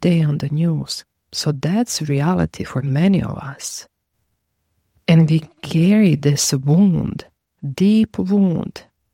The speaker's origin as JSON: {"language": "English", "country": "Croatia", "tie": "born or raised there", "said": "My family, we were profiled based on our ethnicity. I'm Serbian from Croatia."}